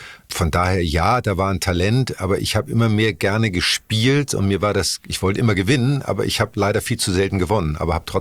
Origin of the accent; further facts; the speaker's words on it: Elmshorn, Schleswig-Holstein, Germany; aber ich bin in Elmshorn groß geworden, aufgewachsen und ich hatte eine tolle Kindheit.